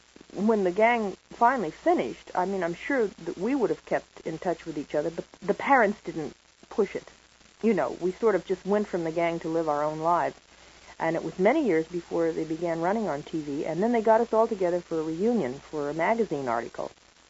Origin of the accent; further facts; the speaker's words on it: California, United States; my mother is still living within a few blocks of where I was raised in California.